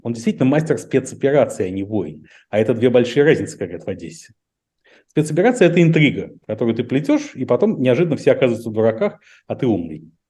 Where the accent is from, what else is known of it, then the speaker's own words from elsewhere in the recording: Russia; moved away as an adult; also born or lived in Soviet Union; Этот год открыл для меня необходимость покинуть страну, Российскую Федерацию, в которой я родился. Родился я в Советском Союзе. Ну, в общем, страну, в которой я вырос, и которую покидать не собирался.